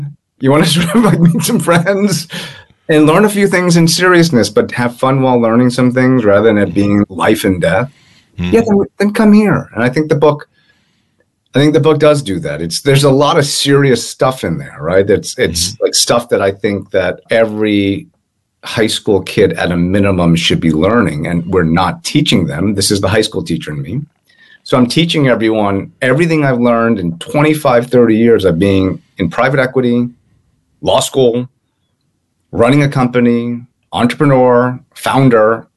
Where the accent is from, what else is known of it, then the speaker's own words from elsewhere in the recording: Boston, Massachusetts, United States; And you know, the Boston Globe just did a piece. My hometown paper just did a piece on the book, which was really nice of them.